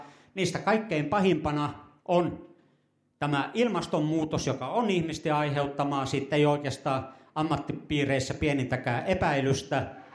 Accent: Kemi, Lapland, Finland; 55 vuotta sitten, kun olin pikkupoika Kemissä

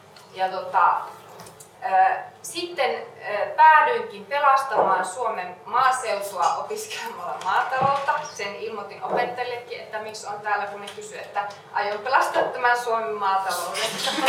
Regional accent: Kuopio, North Savo, Finland; olen ihan paljasjalkainen kuopiolainen.

